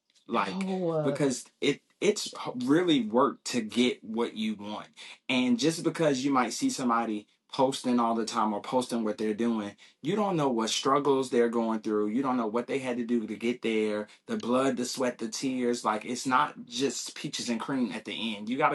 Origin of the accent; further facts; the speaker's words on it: Richmond, Virginia, United States; moved away as an adult; now in Atlanta, United States; I'm from Richmond, Virginia. That's why I relocated to Atlanta.